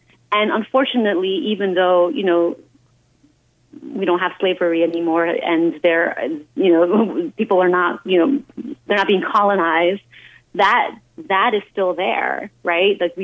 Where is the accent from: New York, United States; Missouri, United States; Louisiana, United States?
New York, United States; Brooklyn; also born or lived in Peru; I was born in Peru. I grew up in Brooklyn, but I grew up in a home that was very Peruvian.